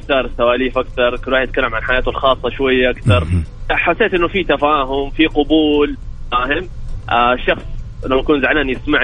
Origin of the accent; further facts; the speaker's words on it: Jeddah, Makkah Province, Saudi Arabia; وانا من جده.